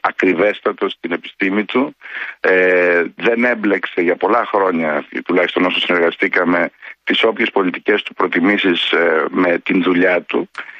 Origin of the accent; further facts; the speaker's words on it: Kyparissia, Peloponnese, Greece; ωραίο δώρο δίνετε για την πατρίδα μου, την Κυπαρισία.